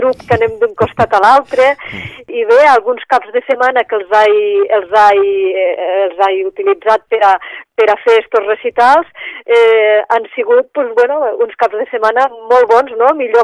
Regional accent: Tortosa, Catalonia, Spain; also born or lived in Girona; now in Tarragona, Spain; jo vaig néixer a Girona, perquè fa tota la família materna és d'allí de Girona, no? El que passa és que en mesets ja em van portar cap a Tortosa, és a dir, que pràcticament sóc filla de Tortosa.

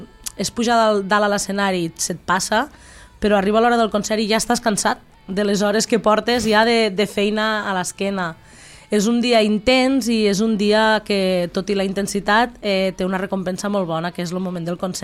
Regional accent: L'Ametlla de Mar, Catalonia, Spain; 8 som de la Cala

